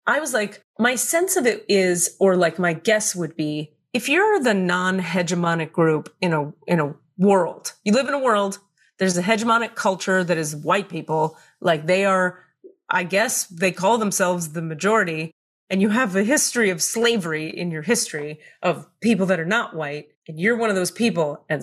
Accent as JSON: {"language": "English", "town": "Miami", "region": "Florida", "country": "United States", "tie": "born or raised there", "said": "I grew up in Miami, very dynamic, very mixed race, mixed ethnicity"}